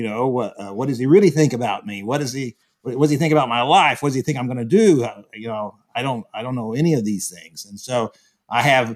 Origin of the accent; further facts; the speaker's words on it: Houston, Texas, United States; I grew up reading Mickey in Houston, the old Houston Post, a tremendous storyteller.